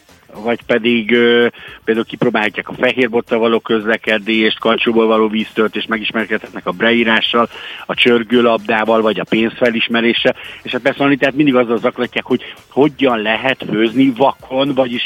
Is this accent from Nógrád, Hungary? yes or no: yes; Hont, Nógrád, Hungary; Tehát én Nógrád megyében Honton nőttem fel, és gyakorlatilag olyan irigylésre méltó volt az, hogy a srácok ott a kicsi faluba bicajoztak.